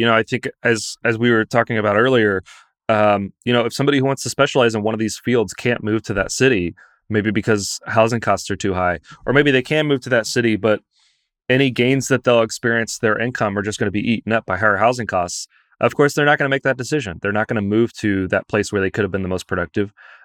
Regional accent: Lexington, Kentucky, United States; So I'm from Lexington

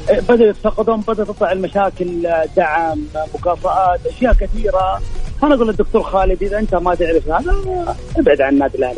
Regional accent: Saudi Arabia; احنا كسعوديين

